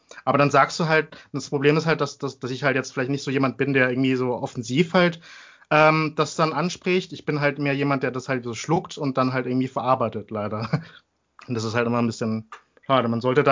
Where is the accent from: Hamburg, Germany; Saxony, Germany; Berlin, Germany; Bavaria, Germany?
Bavaria, Germany; Würzburg; also born or lived in Wertheim; Und dann sage ich halt irgendwie, ich komme aus Würzburg oder aus Wertheim, wo ich geboren bin. Und die denken dann aber, dass sie irgendwie wissen wollen, wo meine Ursprünge herkommen, Laos.